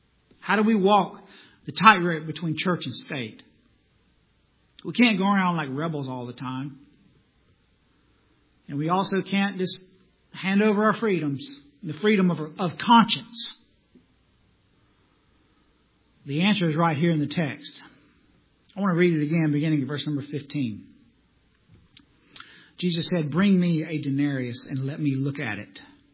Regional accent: the South, United States; I'm from the South. We don't have tolls down there.

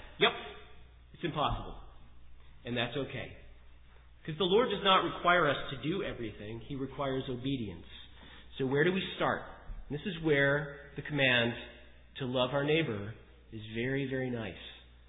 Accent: New York, United States; I grew up in Oswego County. There's poor people around here.

